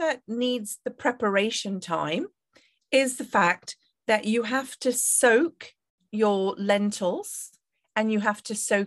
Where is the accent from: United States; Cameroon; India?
India; North India; I'm actually from North India, whereas dosas are a South Indian, almost staple.